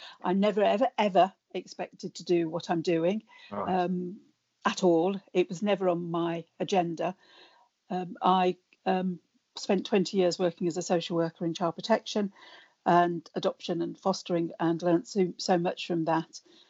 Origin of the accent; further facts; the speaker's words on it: Birmingham, West Midlands, United Kingdom; I grew up in Birmingham, and I think my experience in Birmingham shapes everything